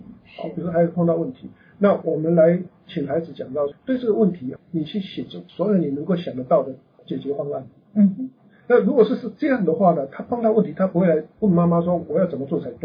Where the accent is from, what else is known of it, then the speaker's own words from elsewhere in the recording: China; 对，你去看我们中国人的智慧好了